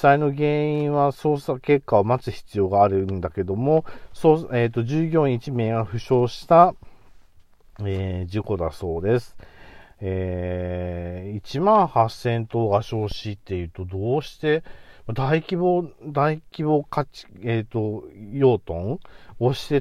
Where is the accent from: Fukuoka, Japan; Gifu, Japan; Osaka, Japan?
Gifu, Japan; 岐阜だから地元っちゃ地元なんですけど、まあ、地元よりは離れているわけですよ。美濃国と飛騨国で分かれていて、僕、美濃国の方に住んでますからね